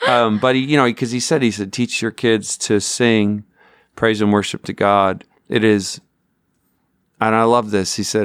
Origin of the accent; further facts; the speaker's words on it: Newfoundland and Labrador, Canada; So I grew up in Newfoundland, Canada. And I went to Gonzaga Regional High School.